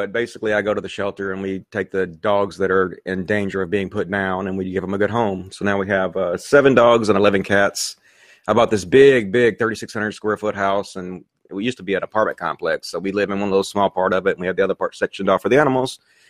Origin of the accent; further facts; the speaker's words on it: Mississippi, United States; I grew up in Mississippi in a Mississippi education, and I was never taught any of that stuff.